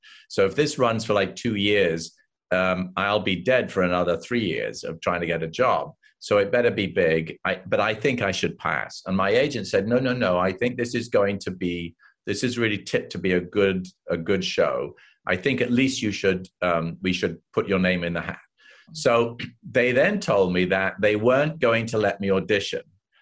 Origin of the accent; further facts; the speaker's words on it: England, United Kingdom; I came from England.